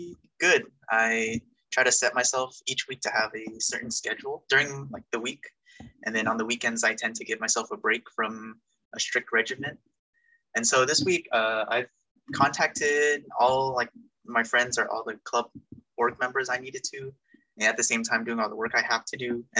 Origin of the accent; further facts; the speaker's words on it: Pomona, California, United States; my hometown is Pomona, California. It's like right in the middle between Riverside and LA.